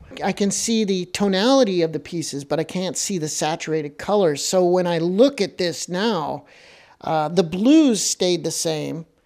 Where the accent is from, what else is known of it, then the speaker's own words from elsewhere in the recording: Virginia, United States; I grew up near the James River and we'd be out on the water